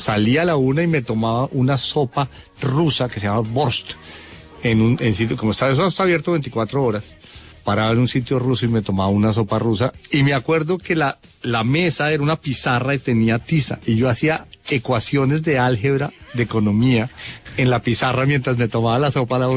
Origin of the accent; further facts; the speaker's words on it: Llanos, Colombia; also born or lived in Bogotá; Yo no soy llanero, pero soy llanero. Me crié en el llano, aunque nací en Bogotá.